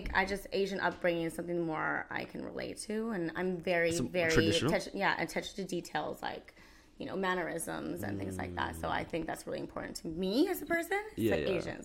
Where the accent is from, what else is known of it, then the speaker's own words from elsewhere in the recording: Canada; I'm from Canada.